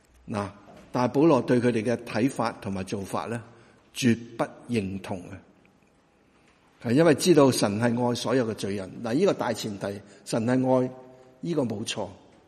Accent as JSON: {"language": "Cantonese", "region": "Guangdong", "country": "China", "said": "所以我哋广东人话笨唔笨啲啊"}